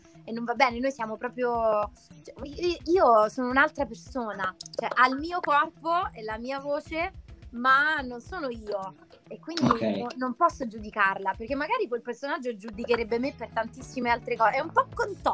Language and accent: Italian; Anzio, Lazio, Italy; now in Milan, Italy; Io non sono di Milano, sono di Roma, cioè precisamente sono di Anzio, e quindi mi sono trasferita a Milano 3 mesi in inverno, 3 mesi in estate.